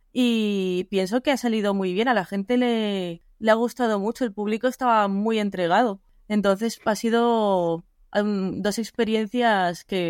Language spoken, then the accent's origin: Spanish; Castilla-La Mancha, Spain; also born or lived in Madrid; Pues yo soy de Castilla-La Mancha. He estado residiendo en Madrid 3 años, que es cuando creé el sello y demás, que también hacía eventos. Pero con el tema del COVID, pues tuve que volver